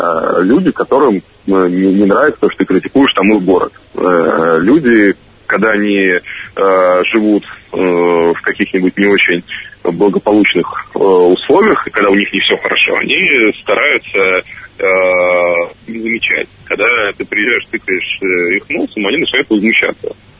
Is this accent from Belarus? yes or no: yes; Minsk, Belarus; Ну, я знаю десятки стран и сотни городов, где намного хуже, чем в Минске.